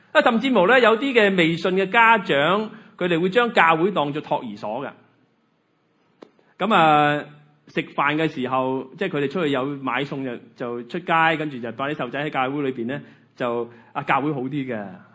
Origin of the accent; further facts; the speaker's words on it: Guangdong, China; 我们广东人有个说话呢